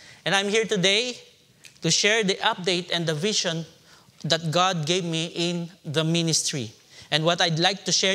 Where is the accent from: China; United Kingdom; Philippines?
Philippines; I'm a missionary from the Philippines and to the Philippines. And I'm 44 years old, and I'm married.